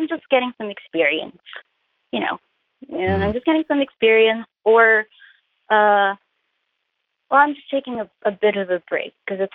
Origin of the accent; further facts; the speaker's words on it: Philippines; I'm Filipino. The culture of shame is very strong.